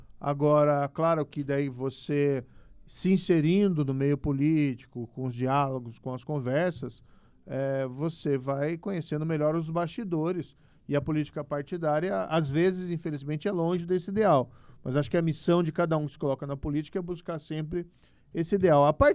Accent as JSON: {"language": "Portuguese", "town": "Maringá", "region": "Paraná", "country": "Brazil", "tie": "born or raised there", "said": "aqui é a minha terra, nasci aqui, eu nasci em Maringá. Meus pais, aliás, são pontagrossenses, são aqui de Ponta Grossa. Constituí família aqui"}